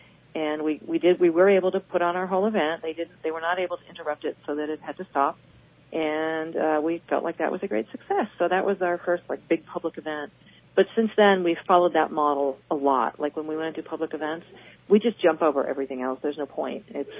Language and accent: English; Philadelphia, Pennsylvania, United States; I grew up in Philadelphia, right? So I know a lot about Quakers.